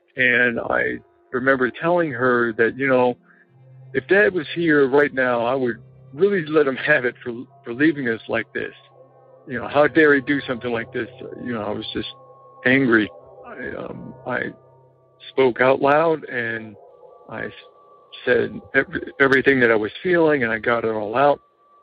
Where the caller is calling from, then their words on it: New Jersey, United States; I'm calling from New Jersey.